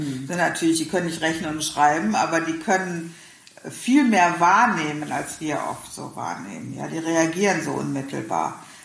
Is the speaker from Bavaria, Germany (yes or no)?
no; Remscheid, North Rhine-Westphalia, Germany; Also ich komme ja aus Remscheid, ich habe damals in Remscheid gewohnt.